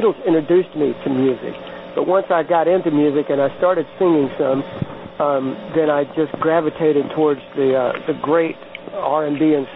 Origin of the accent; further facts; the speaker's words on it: Georgia, United States; You know, I was born and reared in South Georgia and grew up in the 50s and 60s. And, you know, a very small town, a town of about 8,000 people.